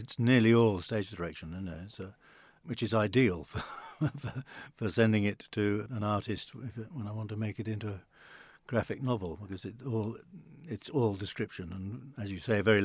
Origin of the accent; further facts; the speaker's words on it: East Midlands, United Kingdom; I come from Lincolnshire, and we had a place very near the coast at the time, and I spent a lot of time on the Lincolnshire coast, and it's very flat, and parts of it are very marshy and wet and muddy.